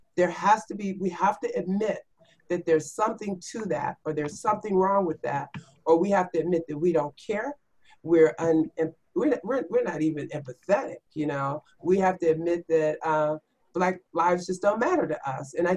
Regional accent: United States; As an American, I have a right to the same privileges that you have.

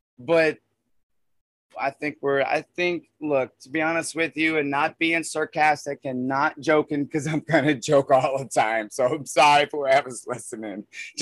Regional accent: Louisiana, United States; The L is the shape of Louisiana representing. In either case, I'm Cajun from the Bayou.

